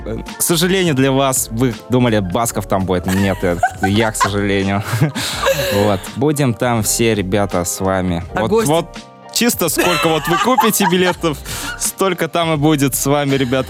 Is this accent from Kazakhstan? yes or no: yes; Kazakhstan; moved away as an adult; я же из Казахстана, и я вот приехал первый раз в Москву, получается, в 18. Мне было 18, так.